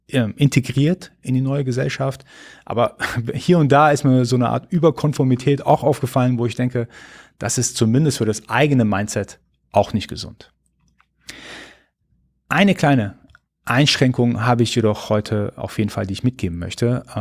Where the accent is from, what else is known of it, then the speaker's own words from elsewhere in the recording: Iran; now in Germany; wir sind ursprünglich Iraner, wir sind aber hier in Deutschland. Das heißt, wir sind in allererster Linie ist erstmal deutsch.